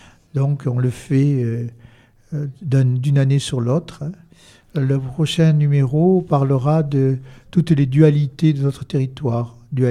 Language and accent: French; Comps-sur-Artuby, Provence-Alpes-Côte d'Azur, France; born there; je suis né à Comme-sur-Artubie, mm-hmm. Et mon père est un pur verdonien